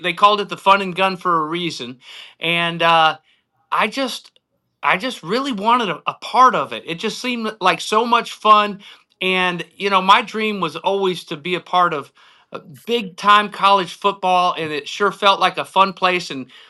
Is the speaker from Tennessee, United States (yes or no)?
yes; Sevierville, Tennessee, United States; Well, I lived in Sevierville, Tennessee. I went to same high school that … went to, Sevier County High School